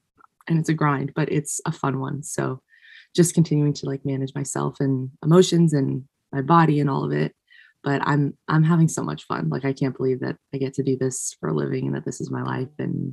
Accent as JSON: {"language": "English", "town": "Westchester", "region": "New York", "country": "United States", "said": "I'm from Westchester, so not too far."}